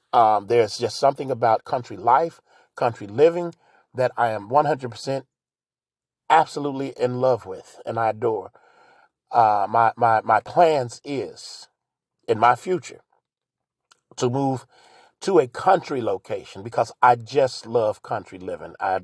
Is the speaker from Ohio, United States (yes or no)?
yes; Cincinnati, Ohio, United States; I grew up in Over the Rhine. That's anybody from Ohio, anybody from Cincinnati, you know what Over the Rhine is. I grew up on 13th and Race.